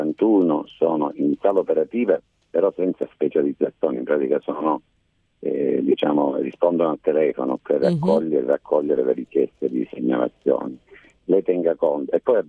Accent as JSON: {"language": "Italian", "region": "Calabria", "country": "Italy", "said": "dobbiamo, come calabresi, perché paghiamo le tasse come pagano in Lombardia, in Emilia Romagna"}